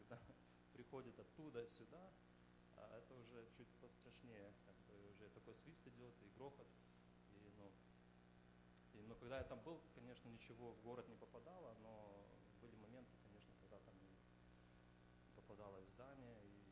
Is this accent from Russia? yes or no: no; United States; Потому что как бы я вырос в Америке, живу в Америке